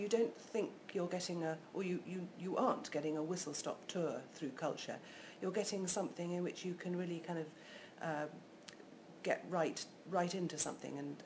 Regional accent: England, United Kingdom; And being very English, I don't really suit baking on the beach.

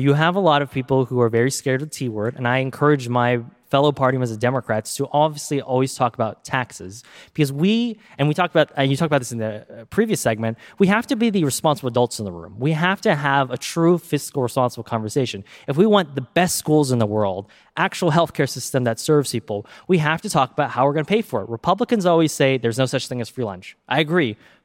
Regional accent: California, United States; And maybe it's because I grew up here in Silicon Valley

